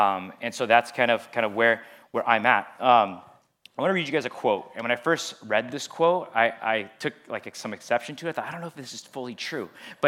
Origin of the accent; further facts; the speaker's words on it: Ventura, California, United States; I grew up in Ventura.